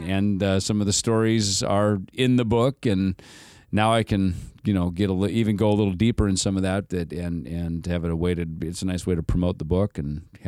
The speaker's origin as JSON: {"language": "English", "region": "Minnesota", "country": "United States", "tie": "born or raised there", "said": "Well, you know, I grew up in Minnesota, so I played in a ton of cover bands."}